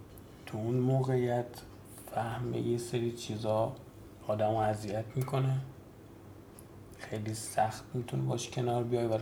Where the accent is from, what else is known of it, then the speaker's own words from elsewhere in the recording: Iran; درکمون هم درک ایرانیه، تو ایران بزرگ شدیم، جومون جو ایران بوده